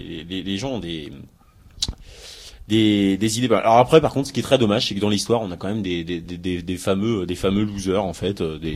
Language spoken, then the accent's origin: French; France; nous, en tant que français, on y bite que dalle.